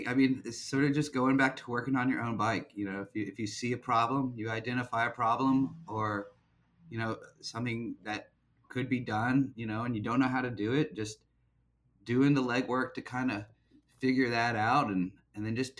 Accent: Knoxville, Tennessee, United States; born there; I was born here in Knoxville, Tennessee.

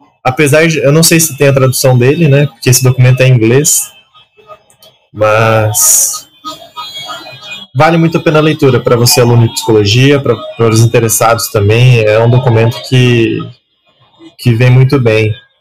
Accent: Brazil; Eu sou brasileiro, com muito orgulho e com muito amor.

